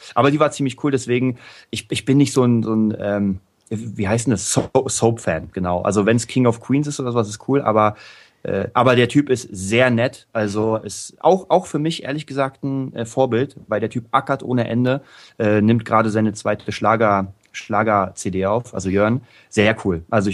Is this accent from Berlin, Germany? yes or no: yes; Berlin, Germany; Berlin, meine die Hauptstadt Deutschlands, meine Heimatstadt.